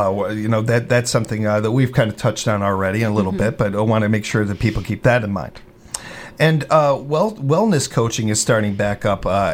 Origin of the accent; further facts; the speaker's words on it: Midwest, United States; I mean, that's how we were raised here in the Midwest. It's who we are.